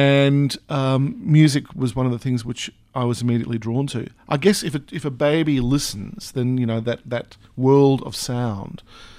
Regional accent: Papua New Guinea; I am from New Guinea.

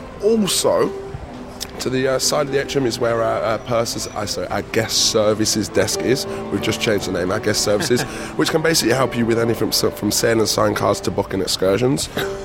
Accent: Birmingham, West Midlands, United Kingdom; England. Birmingham, England.

